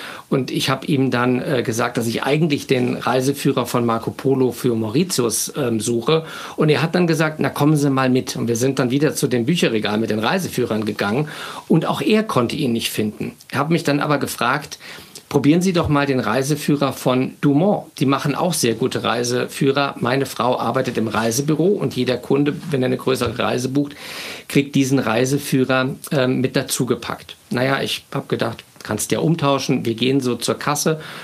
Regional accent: Wiesbaden, Hesse, Germany; in einem Buchladen in meiner Heimatstadt Wiesbaden

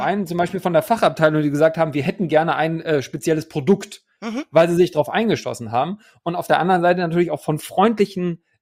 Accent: Hamburg, Germany; now in Leipzig, Germany; Moin auch nach Hamburg in meine alte Heimat aus dem wunderschönen Leipzig.

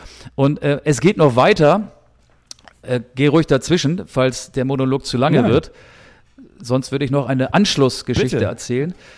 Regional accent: Germany; Aber ich bin trotzdem kein Fan der Hydration Breaks oder der Trinkpausen, wie man ja, glaube ich, bei uns in Deutschland sagt.

